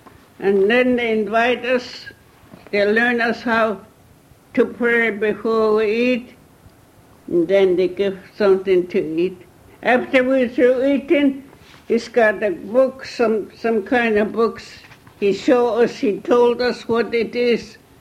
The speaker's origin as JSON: {"language": "English", "town": "Chilkat", "region": "Alaska", "country": "United States", "tie": "born there", "said": "I was born in Chilkat, you know, hands on this side."}